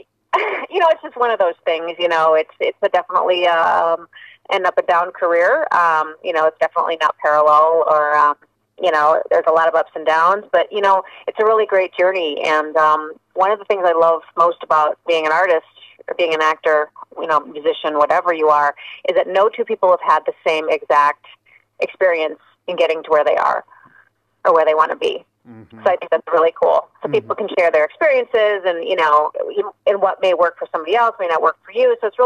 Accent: Chicago, Illinois, United States; now in Los Angeles, United States; I'm originally from the Chicago area. I started out actually in community theater in Northwest Indiana, regional theater, and then did some stuff in Chicago

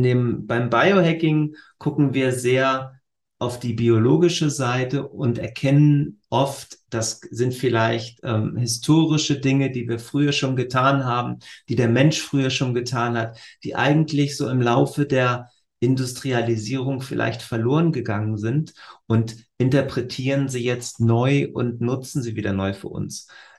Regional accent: Northern Germany, Germany; oder als Norddeutscher würde ich wahrscheinlich sagen, dusselige Fragen dazu stelle

